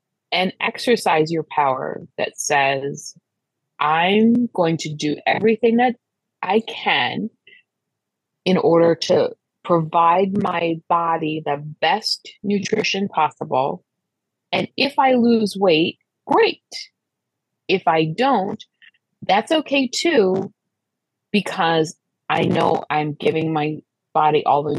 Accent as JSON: {"language": "English", "region": "Midwest", "country": "United States", "tie": "born or raised there", "said": "I grew up in the Midwest, so slices are small."}